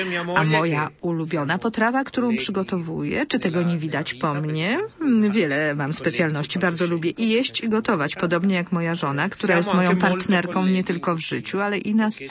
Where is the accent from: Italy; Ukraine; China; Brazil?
Italy; Liguria; pochodzimy z Ligurii, mamy swoje specjały lokalne i na przykład pesto alla genovese to specjał z regionu, który jest moim regionem